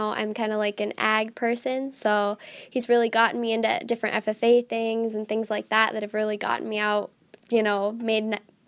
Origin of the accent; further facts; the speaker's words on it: Corning, Iowa, United States; I'm from Corning, Iowa